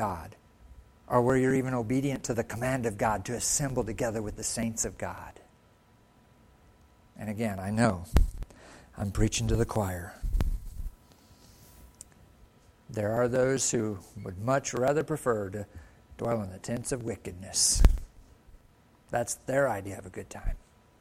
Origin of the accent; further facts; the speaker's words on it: Harrison, Michigan, United States; Up north in Harrison, I grew up in Harrison, but 20 minutes away was Gladwin, Michigan.